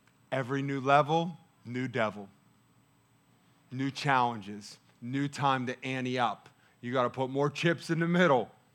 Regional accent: Pittsburgh, Pennsylvania, United States; I'm from Pittsburgh, so we make words sound exactly the same.

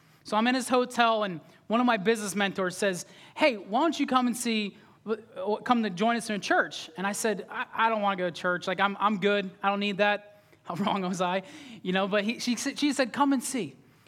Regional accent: United States; I thought I knew for 25 years because I grew up in America and I'd been to church before.

